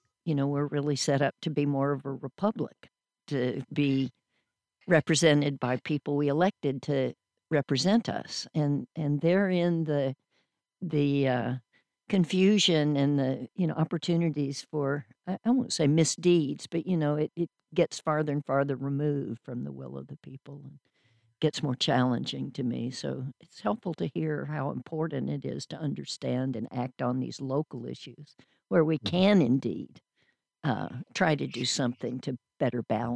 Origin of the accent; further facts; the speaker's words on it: Southern United States, United States; it makes me think of growing up in the South, which was so populated by African Americans at the time of the framing of our Constitution